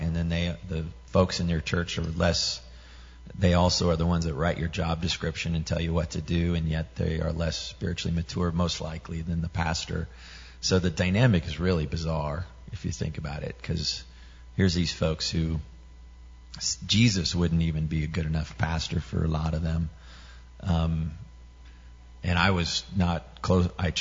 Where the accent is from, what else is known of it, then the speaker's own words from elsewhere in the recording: Denver, Colorado, United States; I go to my home church that I grew up in Denver called Cherry Hills Community Church, and it's a church of 6,000 people, and it's this huge auditorium. My folks are still there.